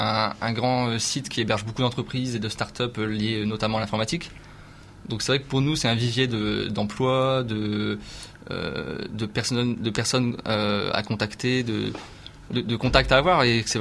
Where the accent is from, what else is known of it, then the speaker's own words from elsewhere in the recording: Hauts-de-France, France; Ouais, alors moi, je suis pas de Calais, mais ça reste